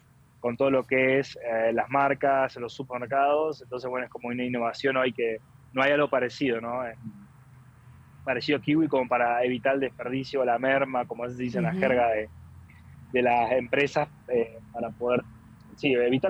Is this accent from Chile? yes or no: no; Concordia, Entre Ríos, Argentina; moved away as an adult; also born or lived in Buenos Aires; now in Mexico; Yo soy de Concordia, me seguí. Así que sí, de Concordia, pero bueno, viví sí toda mi vida, hasta después bueno me mudé a Buenos Aires justamente un poco por el trabajo y hacer la maestría y bueno, ahora estoy viviendo en México hace un año y medio